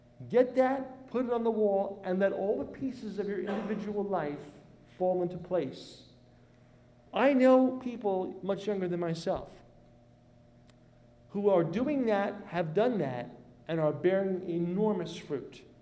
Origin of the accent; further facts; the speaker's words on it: New York, United States; we used to say growing up in New York, it's a free country.